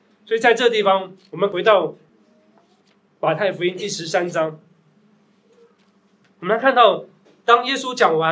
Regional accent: China; 对我们中国人来说，觉得哎呦，这个好像当中有个很大的障碍要越过，好像有面子的问题啊等等。

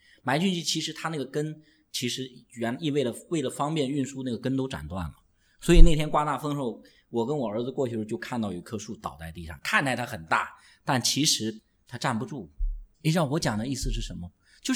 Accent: China; 就我们中国人很信奉一种以为过度猛压

